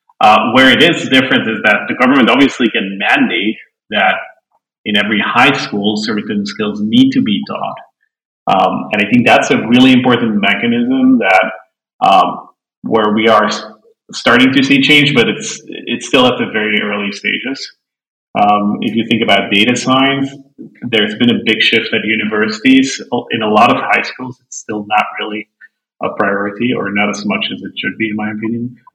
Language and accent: English; Belgium; English is a second language; I grew up in Belgium